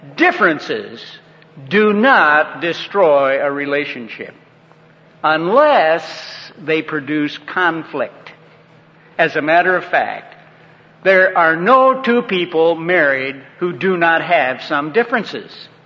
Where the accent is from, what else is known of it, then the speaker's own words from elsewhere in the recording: Michigan, United States; now in California, United States; We're both from Michigan, out here in California.